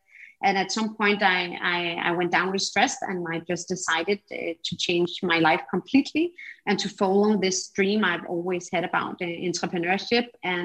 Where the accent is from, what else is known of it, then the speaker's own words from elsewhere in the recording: Copenhagen, Capital Region of Denmark, Denmark; I was born and raised in Copenhagen by a Danish father and a Spanish mother. And I grew up outside of Copenhagen with my two siblings.